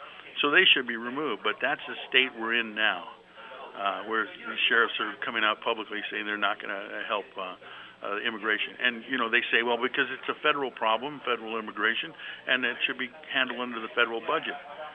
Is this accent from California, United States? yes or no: yes; Compton, California, United States; I grew up in Compton. It was primarily a black neighborhood.